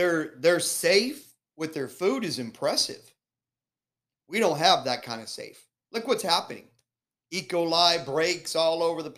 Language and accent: English; Mexico; because I have a palate from Mexico, because I grew up in Mexico as a child with my grandma in the kitchen.